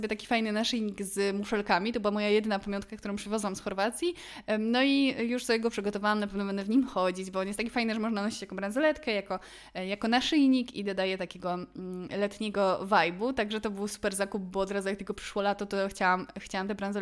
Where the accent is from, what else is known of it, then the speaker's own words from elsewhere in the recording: Kraków, Lesser Poland, Poland; bo ja pochodzę z Krakowa i mieszkam w Krakowie.